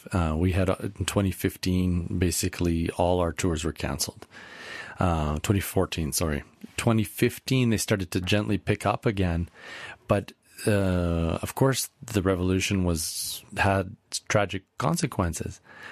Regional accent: Canada; because I'm Canadian and my company is based in Canada

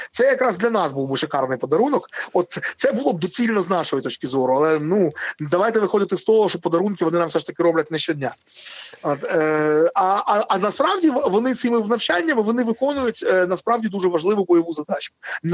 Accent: Kyiv, Ukraine; я сам киянин з Києва, з вами зараз розмовляю

